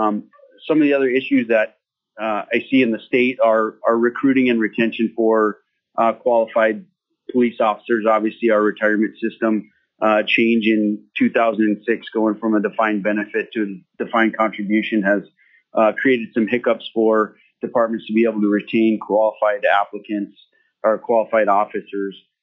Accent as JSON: {"language": "English", "town": "Fairbanks", "region": "Alaska", "country": "United States", "tie": "born or raised there", "said": "I was born and raised here in Fairbanks."}